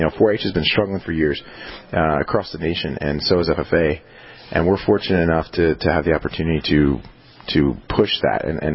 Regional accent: Maryland, United States; I know him since I was a little boy growing up in Maryland.

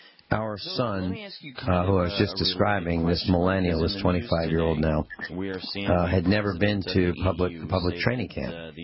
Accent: Virginia, United States; now in Missouri, United States; I mean, these farm boys in Missouri, we came from Virginia, and he didn't know anybody here, and the farm boys in Missouri were just brutal on him.

